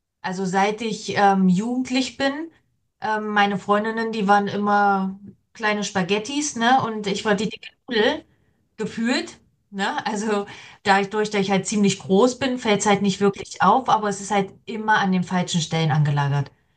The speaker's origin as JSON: {"language": "German", "region": "Saxony-Anhalt", "country": "Germany", "moved": "as an adult", "said": "ich komme eigentlich aus Sachsen-Anhalt, bin irgendwann wegen der Ausbildung hier nach NRW gezogen und wegen der Liebe dann auch hier geblieben."}